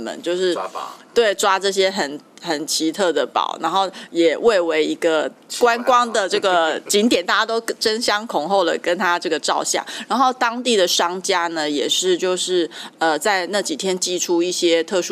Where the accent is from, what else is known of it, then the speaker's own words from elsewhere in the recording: Lienchiang County, Taiwan; 像比如说以我的家乡为例，其实我也是在很偏僻的这个外岛